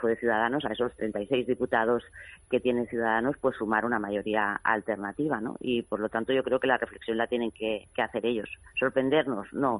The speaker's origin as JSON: {"language": "Spanish", "region": "Catalonia", "country": "Spain", "said": "sin poner en riesgo nuestras condiciones de españoles, de catalanes, de españoles y europeos"}